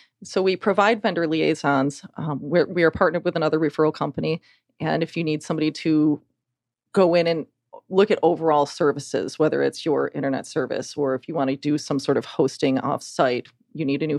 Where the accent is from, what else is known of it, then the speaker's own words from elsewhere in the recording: New York, United States; I'm from New York.